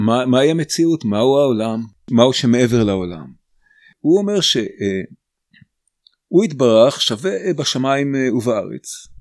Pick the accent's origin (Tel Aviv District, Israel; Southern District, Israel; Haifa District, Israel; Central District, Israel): Southern District, Israel; Beit Kama; now in Otniel, Israel; אני בן קיבוץ בית קמה, הקיבוץ של השומר הצעיר בנגב הצפוני